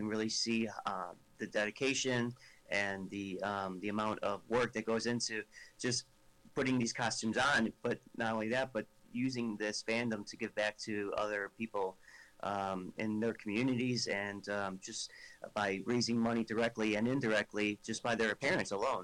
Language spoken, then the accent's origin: English; Illinois, United States; I'm from Illinois.